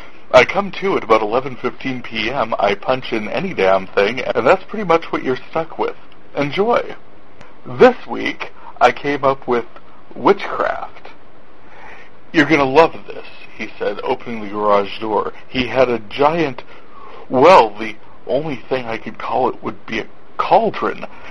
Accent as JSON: {"language": "English", "region": "North Dakota", "country": "United States", "said": "I am from North Dakota, and I'm glad you asked."}